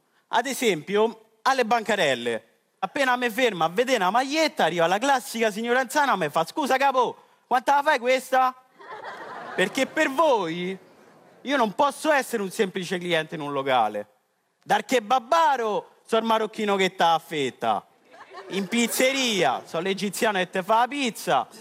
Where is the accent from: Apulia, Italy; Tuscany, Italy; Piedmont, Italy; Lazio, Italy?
Lazio, Italy; Rome; solo che sono romano e non mi hanno capito. Vabbè, si sente da dove vengo?